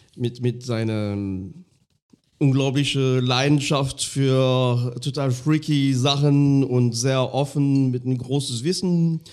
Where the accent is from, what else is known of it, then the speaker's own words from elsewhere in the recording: Grand Est, France; ich war ja neulich in Frankreich, in dem ganz kleinen Minidorf, wo ich aufgewachsen bin. Irgendwo in Lothringen, wunderschönes Dorf, aber auch weit weg von allem.